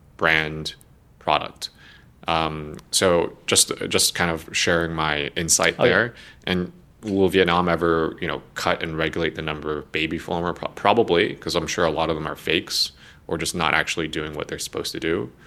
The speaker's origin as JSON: {"language": "English", "country": "United States", "said": "So I noticed as an American myself, like the Western kind of thinking about health traditionally has been about treatment."}